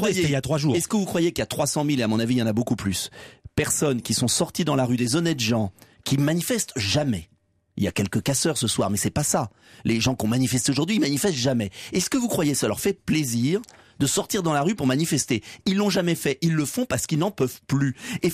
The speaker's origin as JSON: {"language": "French", "country": "France", "said": "Moi, je suis français"}